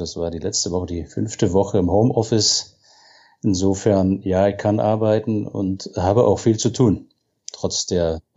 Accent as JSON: {"language": "German", "region": "Berlin", "country": "Germany", "tie": "born or raised there", "said": "Meine Mutter ist Berlinerin. Ich bin in der Gropiusstadt aufgewachsen, habe dort die ersten 15 Jahre gelebt, bin dann im 15. Lebensjahr ganz in die andere Ecke gezogen, nach Heiligensee. Da war nur ein Jahr gewohnt"}